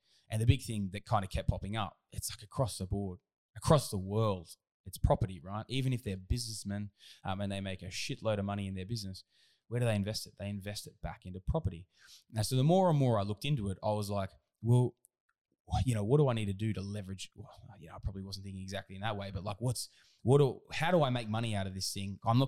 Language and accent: English; Southern Highlands, New South Wales, Australia; I was traveling from the Southern Highlands up to Sydney, right? Which was about, it was about a 2.5 hours every day to get to school and 2.5 hours back.